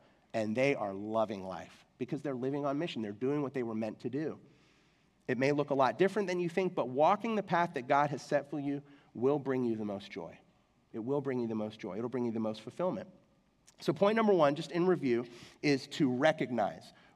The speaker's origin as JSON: {"language": "English", "region": "England", "country": "United Kingdom", "tie": "born or raised there", "said": "I grew up in England. My mom was British. My dad was in the military. He was in the Air Force. And so when I was 3 years old, we moved to England, and I spent my entire childhood in England."}